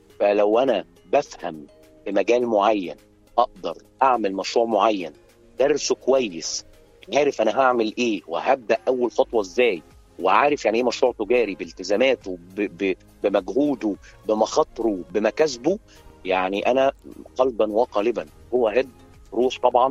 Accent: Egypt; عاملة كده بالنسبة لنا كمصريين لحب الأكل والشرب

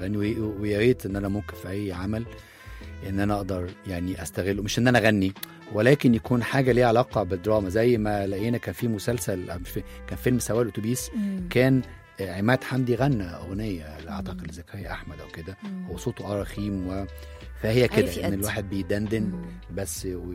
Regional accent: Alexandria, Alexandria Governorate, Egypt; أنا راجل مصري يعني، أنا اسكندراني زي ما قلت يعني، أنا كنت في مدارس حكومة ابتدائي واعدادي وثانوي وهندسه اسكندريه، وجيشي كان مجازا في اسكندريه، تعليمي عربي مش انجليزي.

